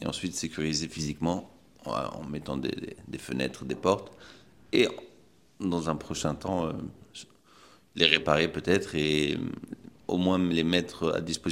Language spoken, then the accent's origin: French; Zarzis, Medenine, Tunisia; c'est surtout que je suis originaire de Zarzis.